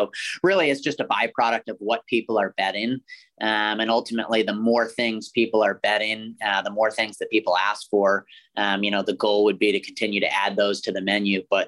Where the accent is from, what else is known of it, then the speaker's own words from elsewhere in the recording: East Coast, United States; now in Las Vegas, United States; I grew up on the East Coast, you know, didn't kind of understand everything that went on in terms of the gambling world and Las Vegas.